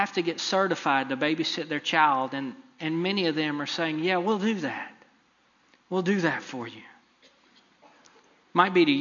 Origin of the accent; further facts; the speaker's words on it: Texas, United States; Now, I grew up in East Texas. You might not have known that from my accent.